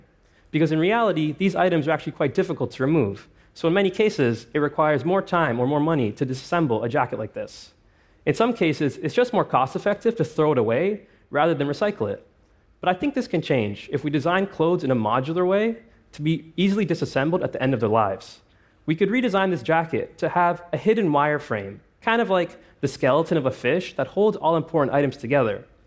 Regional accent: Toronto, Ontario, Canada; In Canada, we throw away enough clothing to fill the largest stadium in my hometown of Toronto

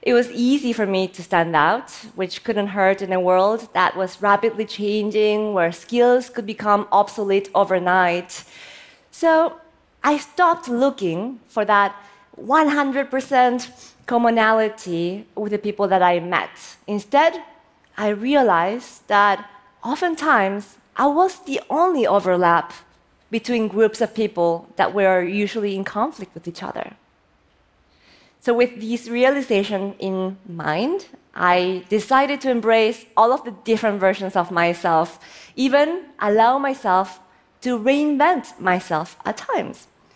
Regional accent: Argentina; also born or lived in South Korea / United States; I was born in Korea, the land of kimchi, raised in Argentina, where I ate so much steak that I'm probably 80% cow by now. And I was educated in the U.S.

